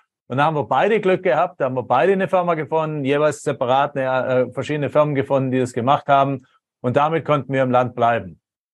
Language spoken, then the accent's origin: German; Baden-Württemberg, Germany; moved away as an adult; Bin also Deutscher, Deutschland geboren, aufgewachsen am Bodensee, im schönen Bodensee in der Konstanzer Ecke.